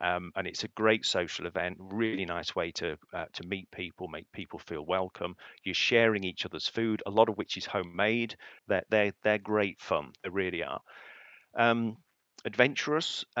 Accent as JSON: {"language": "English", "region": "East of England", "country": "United Kingdom", "tie": "born or raised there", "said": "I was born and brought up in the Fens."}